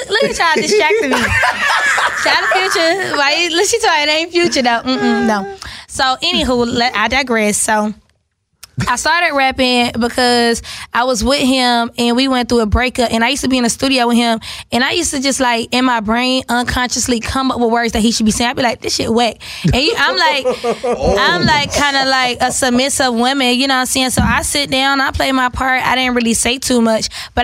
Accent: Riverdale, Georgia, United States; also born or lived in Maryland / Atlanta; So first, I was born in Maryland, but I moved to Atlanta as a baby on the west side. So I was there in Magnolia Park till like 8. Then I moved to the south side. That's where I'm really from. Clayton County, Riverdale

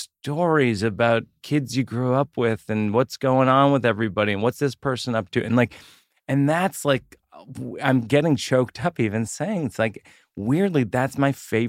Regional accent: Shrewsbury, Massachusetts, United States; I mean, I grew up outside of Worcester. Mm-hmm. I didn't even grow up outside of Boston. Like people don't even understand when I explain where I live. I'm like Central Massachusetts.

